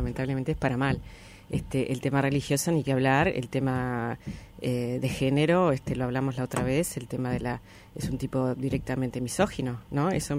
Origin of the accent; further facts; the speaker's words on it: Uruguay; como uruguaya laica, digamos, no la que fue al espacio, sino la criada en la escuela laica de Uruguay.